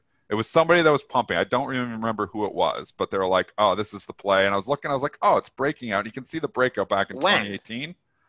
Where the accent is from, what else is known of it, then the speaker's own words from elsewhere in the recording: Canada; I am Canadian.